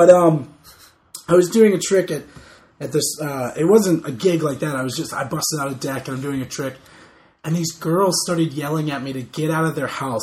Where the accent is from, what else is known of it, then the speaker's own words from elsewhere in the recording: Virginia Beach, Virginia, United States; I would go down to the ocean front because I'm from Virginia Beach.